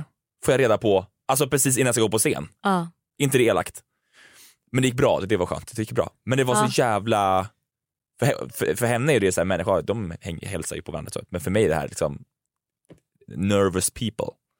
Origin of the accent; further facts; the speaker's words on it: Karlstad, Värmland, Sweden; Jag var i min hemstad.